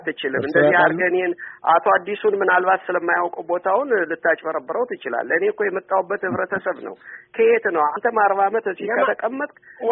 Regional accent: Tikil Dingay, Amhara, Ethiopia; የላይ አርማጭሆ ከተማ ትክል ድንጋይ ትባላለች። ትክል ድንጋይ ቅማንት አማራ ለረጅም ጊዜ እኔ ተወልጄ እስከ ማድግ ድረስ በአንድ ላይ ነበር የሚኖረው።

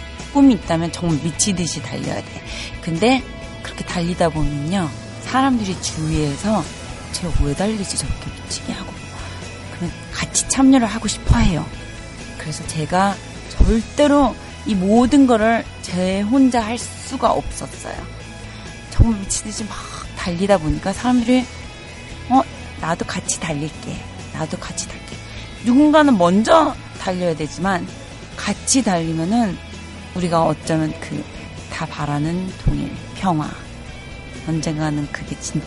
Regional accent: South Korea; now in United States; 내가 한국인으로서 이 미국에 올 수 있는 자체는

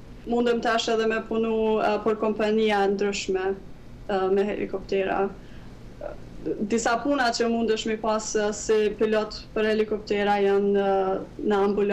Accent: Kosovo; nuk e kanë besu që unë jam marrë prej Kosovës

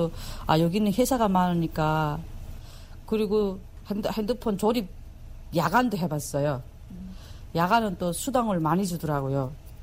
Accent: Chongjin, North Hamgyong, North Korea; moved away; 내 고향이 한경북도 청진이 나오더라고요. 진짜 내 살던 청진은 좋은 곳이었어요. 예, 바다가 끼어 있고 국경이 중국 국경, 러시아 국경이 다 끼어 있거든요.

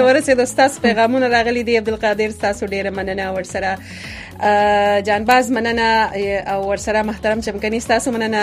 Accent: Swat, Khyber Pakhtunkhwa, Pakistan; now in United States; زه خو د سوات یم

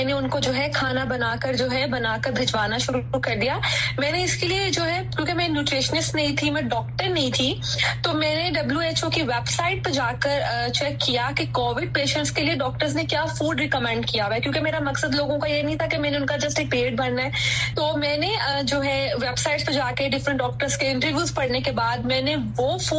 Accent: Quetta, Balochistan, Pakistan; now in Lahore, Pakistan; اور میرا تعلق جو ہے کوئٹہ سے ہے, اور میں کووڈ کے دوران جو ہے لاہور میں تھی, میں پڑھنے کے لیے آئی تھی

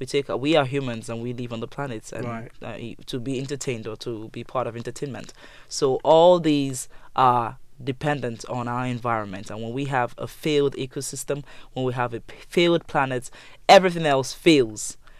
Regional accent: Aba, Abia, Nigeria; I grew up in Aba, Abia State.

